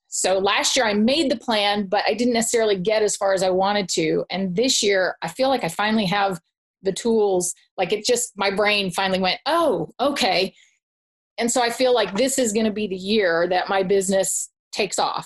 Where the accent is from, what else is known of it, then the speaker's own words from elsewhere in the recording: Tucson, Arizona, United States; I'm from Tucson, Arizona.